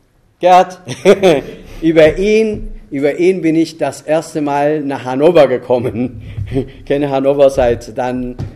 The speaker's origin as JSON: {"language": "German", "region": "Havana", "country": "Cuba", "tie": "born or raised there", "also_born_or_lived": "Santiago de Cuba", "said": "Und also ich bin in Havanna aufgewachsen. Das heißt, ich fühle mich als Santiaguero, aber auch als Habanero."}